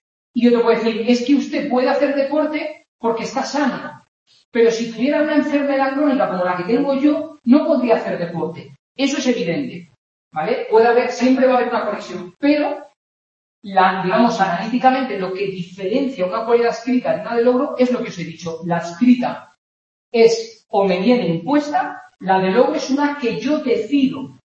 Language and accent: Spanish; Spain; born there; yo no he elegido ni siquiera vivir en España. Nací en España porque mis padres me trajeron al mundo en España.